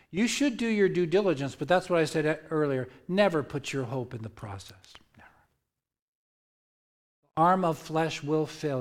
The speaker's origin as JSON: {"language": "English", "region": "New Jersey", "country": "United States", "said": "I'm from Jersey, so I'm a little bit weird."}